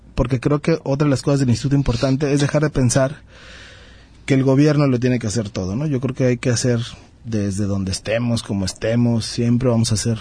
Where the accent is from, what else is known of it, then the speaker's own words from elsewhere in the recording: Oaxaca, Mexico; Te lo digo como oaxaqueño, lleva, claro, mucho tiempo.